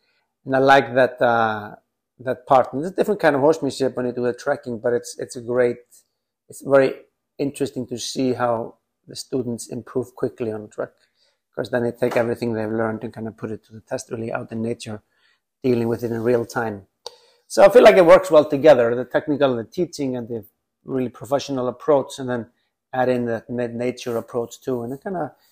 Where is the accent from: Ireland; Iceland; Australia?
Iceland; moved away as an adult; now in United States; I moved away from Iceland. It's kind of classic, right? So, like, it was just a, you know, home for me, obviously, as a kid and young man. And then I moved to the US and lived a long time and started coming back.